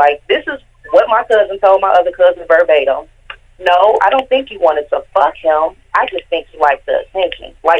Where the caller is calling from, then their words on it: Minnesota, United States; I'm calling from Minnesota by way of Chicago.